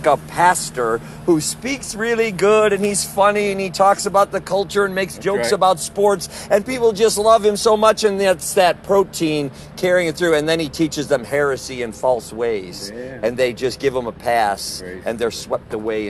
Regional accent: Wisconsin, United States; Up north, I just got a report from my brother. It's like 10 below. We're originally from Wisconsin.

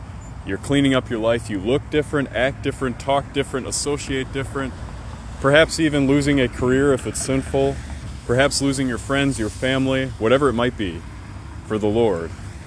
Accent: Wisconsin, United States; moved away; I lost my friends, family, career. I moved states. I'm from Wisconsin.

